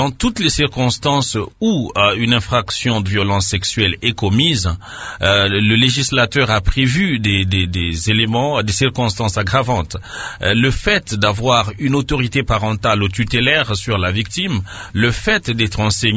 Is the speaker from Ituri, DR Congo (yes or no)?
yes; Bunia, Ituri, DR Congo; c'est des cas qui sont arrivés ici chez nous à Bounia et en tout cas dans la partie est de la République démocratique du Congo